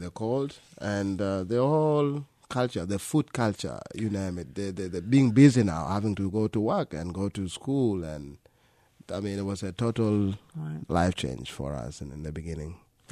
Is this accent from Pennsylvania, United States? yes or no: yes; Philadelphia, Pennsylvania, United States; So when I grew up here in Philadelphia, I went to Chestnut Hill